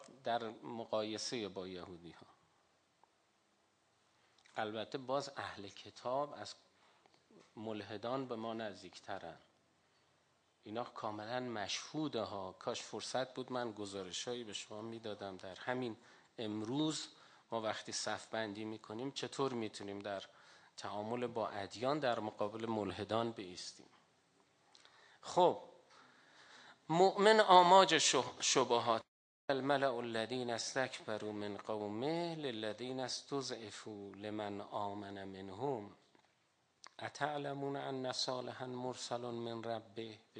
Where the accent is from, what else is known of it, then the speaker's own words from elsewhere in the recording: Iran; گفتیم ما ایرانی هستیم اینا.